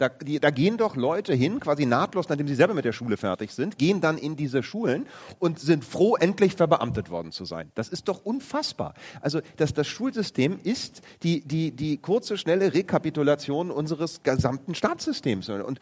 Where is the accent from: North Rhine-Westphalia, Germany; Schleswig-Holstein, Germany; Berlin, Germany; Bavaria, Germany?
Berlin, Germany; ich komme aus Berlin